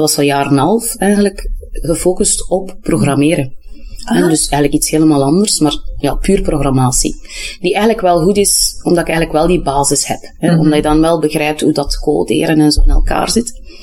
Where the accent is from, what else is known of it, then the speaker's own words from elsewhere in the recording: Poperinge, Flanders, Belgium; Want ik ben dus opgegroeid in die streek. Hè? Dus ik ben eigenlijk van Poperingen afkomstig.